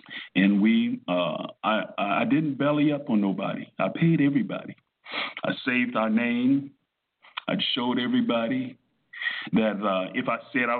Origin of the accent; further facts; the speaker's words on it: Miami, Florida, United States; Many of y'all don't understand. I'm from Miami.